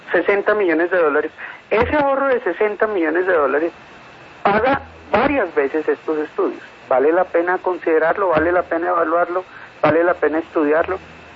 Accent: Bogotá, Colombia; Esa es la aspiración como bogotano

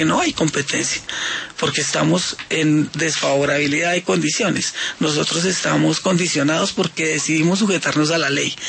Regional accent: Colombia; el tema que todos conocemos como colombianos, nuestro problema es la corrupción.

